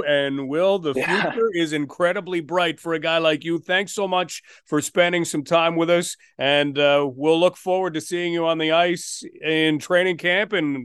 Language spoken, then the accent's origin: English; Ottawa, Ontario, Canada; growing up in the Ottawa area